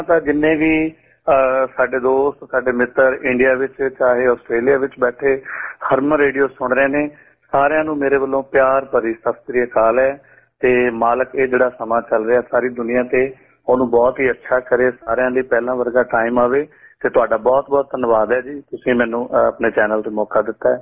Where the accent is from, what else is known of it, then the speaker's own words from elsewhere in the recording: Farwala, Punjab, India; ਉਹ ਸ਼ਹਿਰ ਜਲੰਧਰ ਦੇ ਵਿੱਚ ਇੱਕ ਛੋਟਾ ਜਿਹਾ ਕਸਬਾ ਹੈ ਜੀ ਨੂਰ ਮਹਿਲ, ਉਥੋਂ ਦੇ ਬਿਲਕੁਲ ਨਾਲ ਹੈ ਜੀ ਮੇਰਾ ਪਿੰਡ ਫਰਵਾਲਾ